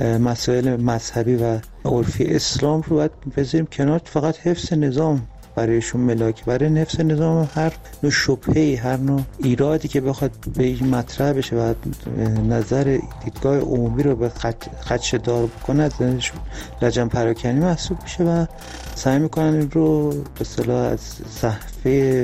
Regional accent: Tehran, Tehran Province, Iran; از تهران هستم، درود بر شما.

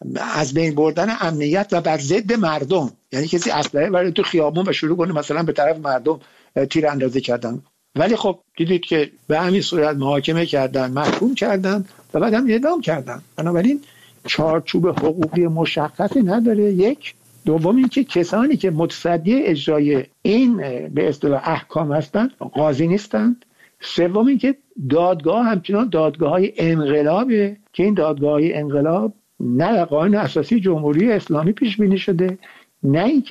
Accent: Iran; moved away; also born or lived in Paris; ما بعد از اینکه از ایران اومدیم به خارج از ایران

